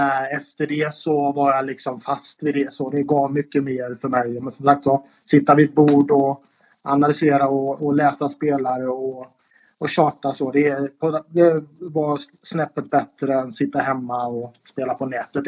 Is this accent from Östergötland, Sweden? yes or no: no; Jönköping, Jönköping County, Sweden; now in Gothenburg, Sweden; Jag är från Jönköping, men jag inflyttade i Göteborg år 2000 då.